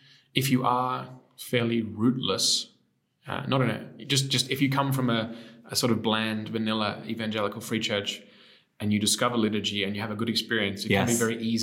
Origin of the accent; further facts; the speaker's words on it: Australia; I grew up in the Anglican Church in Australia.